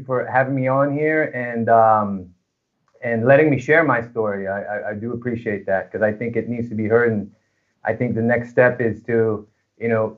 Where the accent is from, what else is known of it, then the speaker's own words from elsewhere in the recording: Virginia, United States; also born or lived in California / Chicago; I was born in California, and from California, you know, we lived all over the United States. We lived in Chicago. And finally settled and lived most of my life in the United States in Virginia.